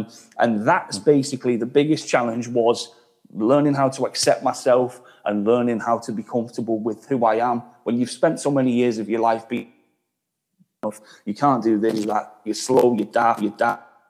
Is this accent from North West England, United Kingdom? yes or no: yes; North West England, United Kingdom; moved away as an adult; now in Merton, United Kingdom; I moved out of my hometown like 4 years ago. I live in Merton. I'm from just outside of Manchester originally.